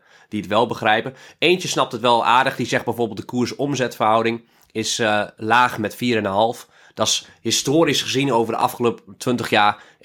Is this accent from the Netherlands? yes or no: yes; Lemelerveld, Overijssel, Netherlands; ik ben opgegroeid in Lemelenveld en daar is ook zo'n maaiveld.